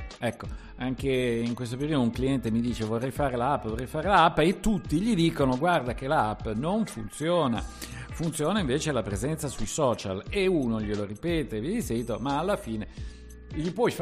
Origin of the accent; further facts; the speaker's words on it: Milan, Lombardy, Italy; soprattutto per me che sono di Milano